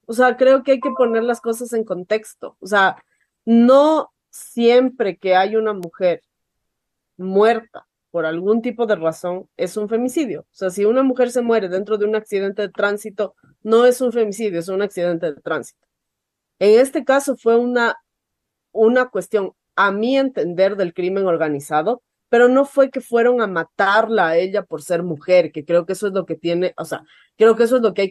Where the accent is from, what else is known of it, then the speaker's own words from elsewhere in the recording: Ecuador; Y creo que como ecuatorianos deberíamos levantarnos todos a reclamar que nos están matando